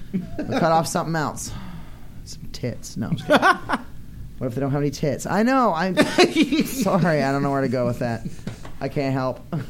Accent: Maine, United States; I'm from Maine. We're not a bunch of pussies.

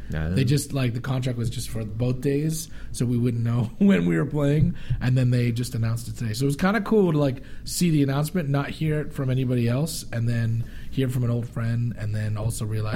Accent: California, United States; now in Los Angeles, United States; It's like 5 miles from my hometown, 5 miles from where I grew up. So like all my hometown peeps are coming. All my crew over here in L.A. are coming

